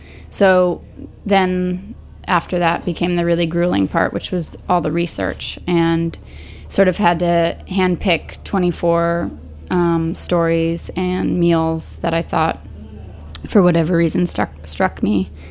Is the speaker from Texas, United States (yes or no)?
yes; Texas, United States; And a fact from my home state of Texas